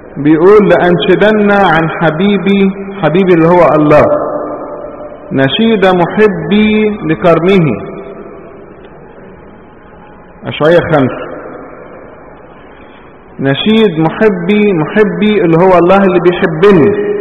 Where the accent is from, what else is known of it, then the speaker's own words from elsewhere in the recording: Egypt; احنا عندنا في مصر الجبال بتاعتنا كلها ناشفة صحر